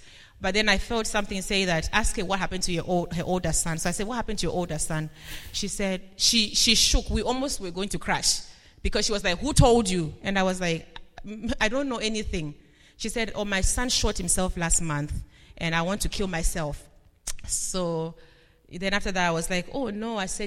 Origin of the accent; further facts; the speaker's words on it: Philadelphia, Pennsylvania, United States; I said, sir, please, I'm not … I'm from Philadelphia.